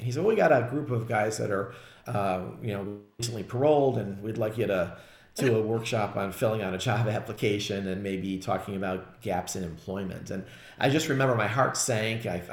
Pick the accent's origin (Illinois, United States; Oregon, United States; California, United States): Illinois, United States; Chicago; But listen, at the end of the day, you know, as a Chicagoan, you know, Chicago overall is a great city.